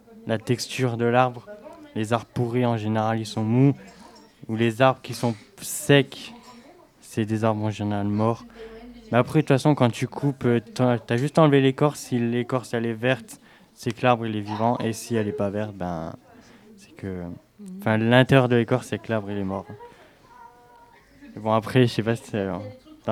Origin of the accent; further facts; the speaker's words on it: Avignon, Provence-Alpes-Côte d'Azur, France; je viens de d'à côté de Marseille, Avignon, je sais pas si vous connaissez.